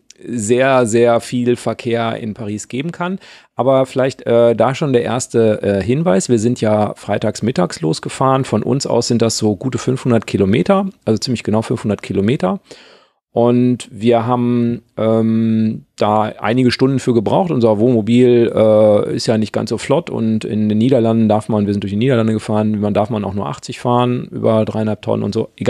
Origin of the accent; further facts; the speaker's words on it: North Rhine-Westphalia, Germany; Also ich stamme ja auch aus Westfalen